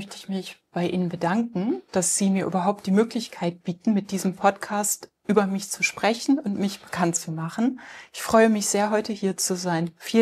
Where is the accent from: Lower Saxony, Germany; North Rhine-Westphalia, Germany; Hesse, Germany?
Lower Saxony, Germany; ich bin in einem kleinen Dorf im Emsland groß geworden.